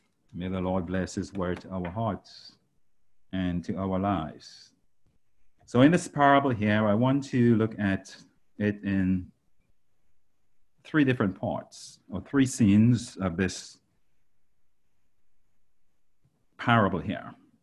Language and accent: English; Grenada; I grew up with lamps in Grenada because we didn't have electricity back then